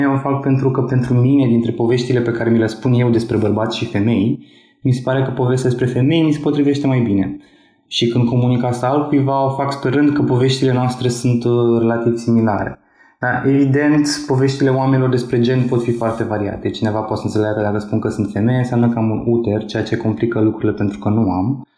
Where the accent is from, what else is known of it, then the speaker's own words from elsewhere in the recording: Prahova, Romania; Cineva care aude că sunt din Prahova ar putea să înțeleagă că bun, înseamnă că ești un șofer prost.